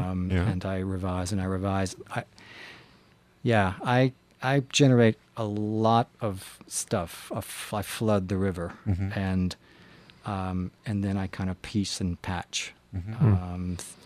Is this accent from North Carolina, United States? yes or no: yes; North Carolina, United States; based on a town that I grew up in Eastern North Carolina.